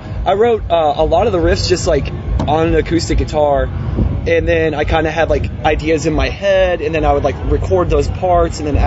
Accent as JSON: {"language": "English", "region": "Kentucky", "country": "United States", "said": "We're from Kentucky, by the way."}